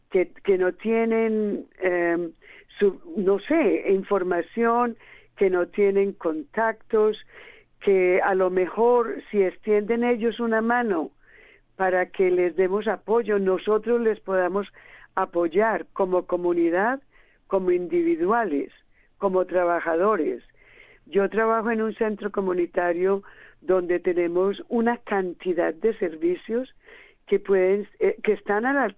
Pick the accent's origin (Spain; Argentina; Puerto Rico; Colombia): Colombia; saben que soy colombiana